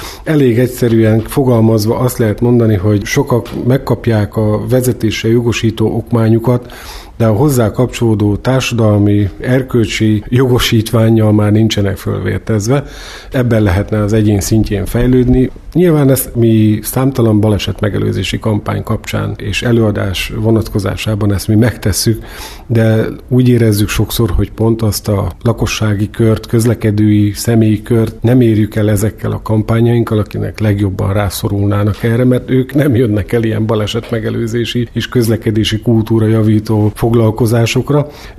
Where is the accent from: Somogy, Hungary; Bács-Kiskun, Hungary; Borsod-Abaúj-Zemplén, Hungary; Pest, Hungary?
Bács-Kiskun, Hungary; Kiskunfélegyháza; Bár kiskunfélegyházi vagyok, ott élek családommal, a mindennapok léte az azért kiskunhalasivá is tesz, nem kis mértékben